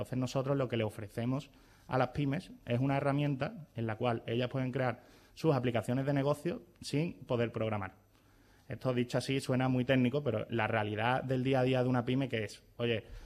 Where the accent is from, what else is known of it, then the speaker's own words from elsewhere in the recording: Seville, Andalusia, Spain; Nosotros somos de Sevilla